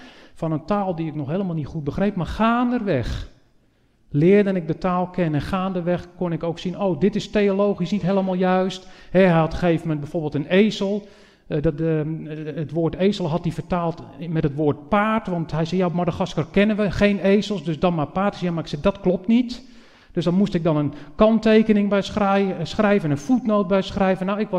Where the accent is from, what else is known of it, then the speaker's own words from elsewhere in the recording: North Holland, Netherlands; Of misschien wel naar Noord-Holland, waar wij vandaan komen. Had u dat al gehoord aan mijn accent? Dat ik een beetje knauw.